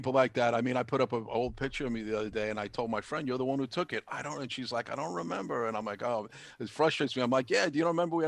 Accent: New York, United States; we had a lot of stories growing up in New York and growing up in Queens and Brooklyn

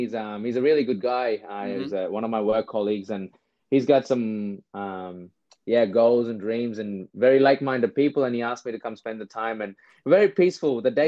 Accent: India; born there; because I was born in India as a Sri Lankan refugee.

